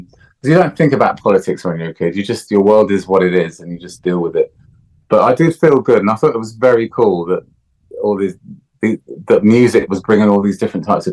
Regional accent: Jamaica; But, you know, I was living, you know, growing up in Jamaica, the resources are a little bit scarce

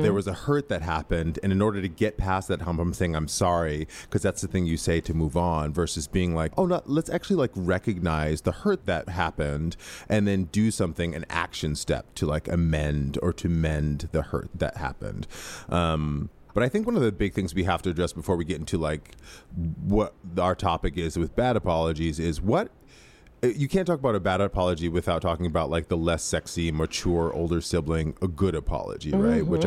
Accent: Midwest, United States; But I think that's just also because I grew up in the Midwest where like you stub, you like bump somebody and you apologize.

